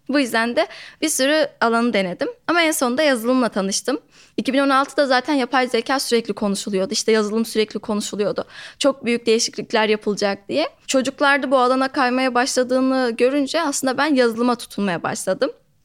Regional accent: Yozgat, Turkey; Ben Yozgat'ta doğdum ve liseye kadar orada hayatımı geçirdim. Küçük bir köyde doğdum aslında.

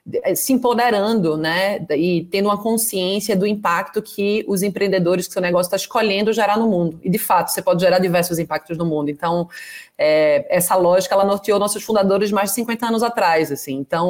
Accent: Brazil; que nos enche de orgulho, né, como brasileiros

